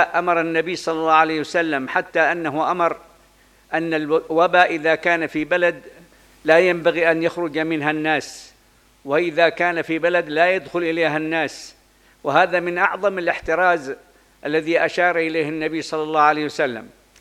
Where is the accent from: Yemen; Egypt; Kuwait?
Yemen; ونخص في بلدنا اليمن ما حل بها عموما وما حل بعدن خصوصا